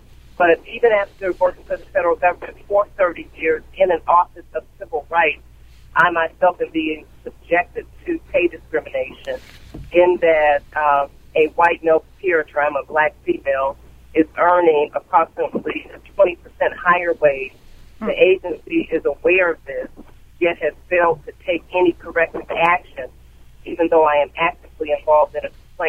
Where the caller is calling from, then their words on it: Washington, District of Columbia, United States; I am calling from the Washington, D.C. area.